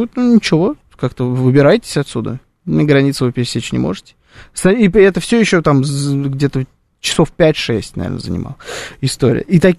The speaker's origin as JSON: {"language": "Russian", "country": "Ukraine", "said": "а я вот с Украины"}